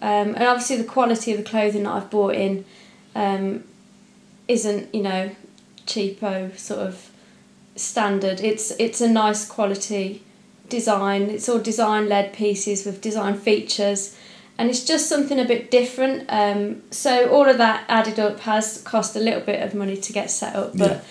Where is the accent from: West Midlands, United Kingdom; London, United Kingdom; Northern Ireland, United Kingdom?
West Midlands, United Kingdom; Birmingham; accent: Birmingham; also born or lived in Shrewsbury; now in Devon, United Kingdom; Yeah, a bit of Birmingham. I've lived in Shrewsbury for the last 7 years, so I'm not such a, you know, city person anymore, but I'm settling into Devon life